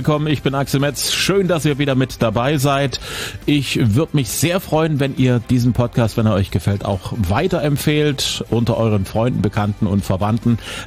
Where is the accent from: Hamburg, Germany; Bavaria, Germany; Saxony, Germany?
Saxony, Germany; Zwickau; in meiner Heimatstadt Zwickau